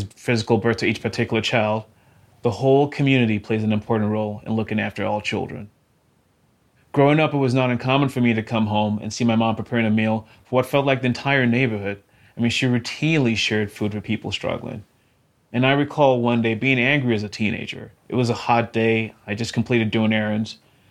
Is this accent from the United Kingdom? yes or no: no; United States; I'm an American Muslim of Nigerian descent, and growing up, my parents instilled in me the importance of community and serving others.